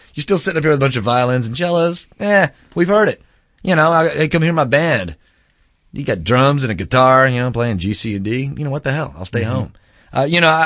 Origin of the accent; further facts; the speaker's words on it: Austin, Texas, United States; but I was from Austin, and it's people, oh, hey, he's from Austin